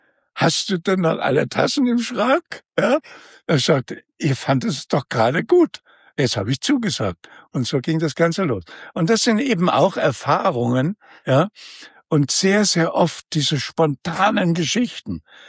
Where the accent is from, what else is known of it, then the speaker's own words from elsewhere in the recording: Saxony, Germany; Und das für mich als Sachse, ja, der, sagen wir mal, diese Radebeul und so weiter